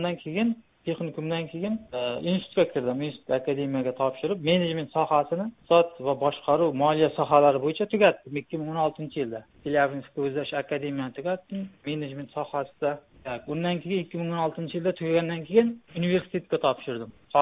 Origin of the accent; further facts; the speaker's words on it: Jarqo'rg'on, Surxondaryo Region, Uzbekistan; moved away as an adult; now in Russia; O'zbekiston Respublikasi shu Jarqo'rg'on tumani, Surxondaryo viloyati Jarqo'rg'on tumanida tug'ilganman. Shu yerda maktab tugatganman, undan keyin Rossiya Federatsiyasiga kelib 18 yoshda, 2018 yilda kelganman. Yaqinda 28 yil to'laman men.